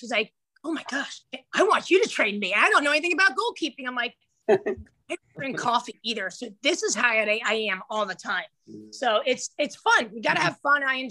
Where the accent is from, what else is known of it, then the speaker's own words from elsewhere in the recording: New Jersey, United States; Because I'm from New Jersey and I was recruited by the bigger schools.